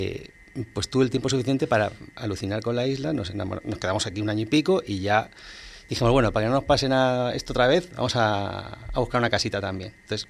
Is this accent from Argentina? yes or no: no; Canary Islands, Spain; Bueno, yo soy canario.